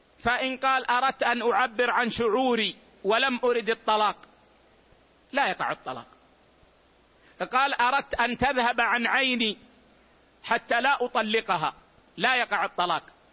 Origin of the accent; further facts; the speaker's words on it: Hejaz, Saudi Arabia; العيش عندنا في الحجاز هو الخبز